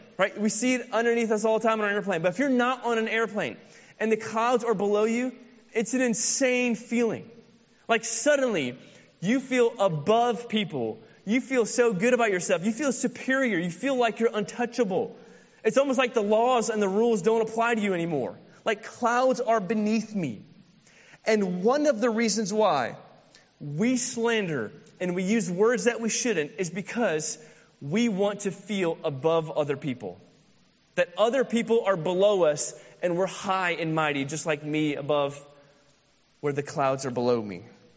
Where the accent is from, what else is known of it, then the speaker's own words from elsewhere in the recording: Midwest, United States; I grew up in the Midwest. And so we didn't have mountains or beaches